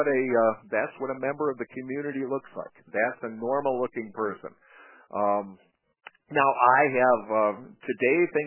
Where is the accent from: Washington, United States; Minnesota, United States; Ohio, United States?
Minnesota, United States; Minneapolis; I graduated from Minneapolis Edison High School in 1979, late 70s. So I grew up in Northeast Minneapolis.